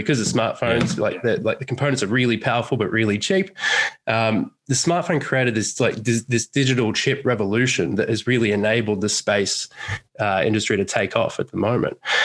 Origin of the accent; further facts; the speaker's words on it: Australia; being an Aussie and growing up in Australia, we never had a space agency or anything like that.